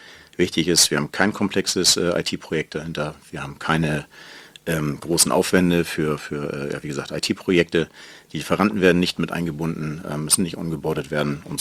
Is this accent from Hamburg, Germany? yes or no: yes; Hamburg, Germany; Ich komme aus Hamburg.